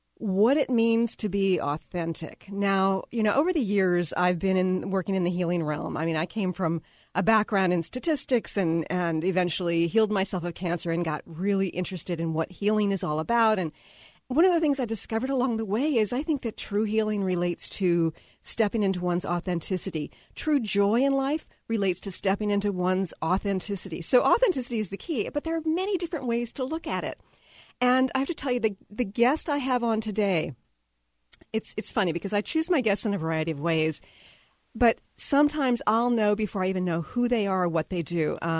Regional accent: Texas, United States; now in Seattle, United States; and then now I'm from Texas originally and I love Seattle. I wouldn't live any other place at this point in my life.

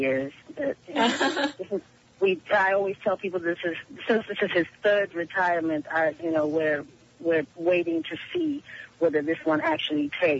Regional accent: South Africa; also born or lived in England / Swaziland; And I remember that when we moved back to South Africa from England, and went to another boarding school in Swaziland

